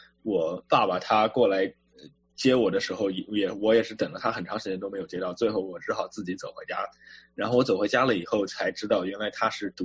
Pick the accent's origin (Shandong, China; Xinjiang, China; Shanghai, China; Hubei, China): Shanghai, China; 因为我从小就生活在上海，所以雪是也很少见的